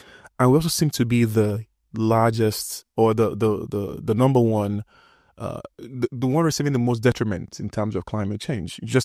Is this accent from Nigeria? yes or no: yes; Nigeria; I'm from Nigeria.